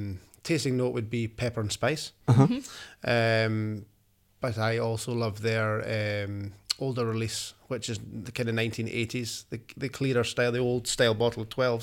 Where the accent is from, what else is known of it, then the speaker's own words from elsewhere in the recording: Bowmore, Scotland, United Kingdom; But I'm from Bemore